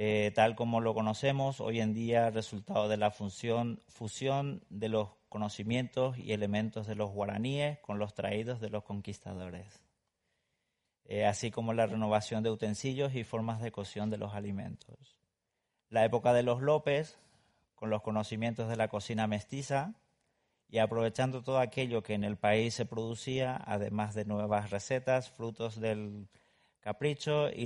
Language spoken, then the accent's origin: Spanish; Paraguay; now in Spain; Soy de Paraguay, llevo 16 años acá en España.